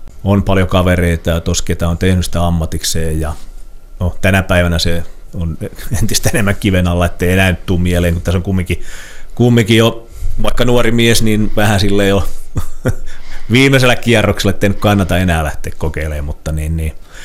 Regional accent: Vaasa, Ostrobothnia, Finland; Mä oon ihan paljasjalkainen vaasalainen

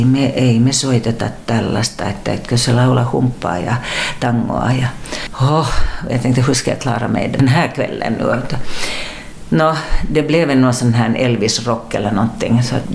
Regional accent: Finland; när publiken hörde att vi var från Finland

